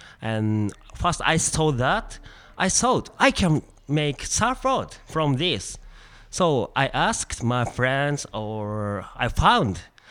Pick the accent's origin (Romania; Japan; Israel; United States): Japan; Aichi; English is a second language; I'm from Japan, Aichi.